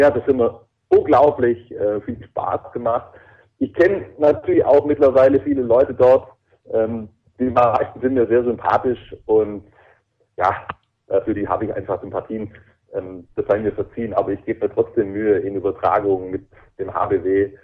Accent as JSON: {"language": "German", "town": "Ehingen", "region": "Baden-Württemberg", "country": "Germany", "said": "Ich komme aus Ehingen, das ist 1 Stunde Autofahrt von Balingen entfernt."}